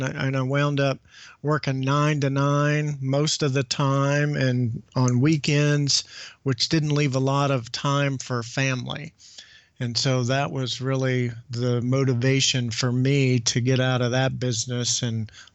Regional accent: Owensboro, Kentucky, United States; the only job that I could find at the time was selling Volkswagens at a car dealership in my hometown in Owensboro, Kentucky.

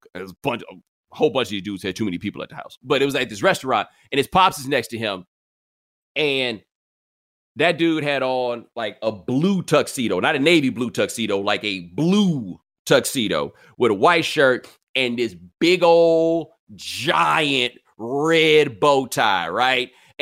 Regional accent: Nigeria; Nigerians are the most exceptional people in the world. Whether you mean that in a good way or a bad way, we are the most, like, everything that happens in Nigeria is exceptional.

